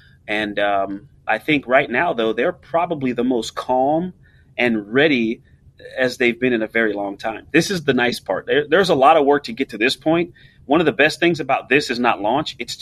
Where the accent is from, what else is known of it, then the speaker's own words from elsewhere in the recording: California, United States; It's made in California. I'm from California. It's been great for creating jobs in my home state.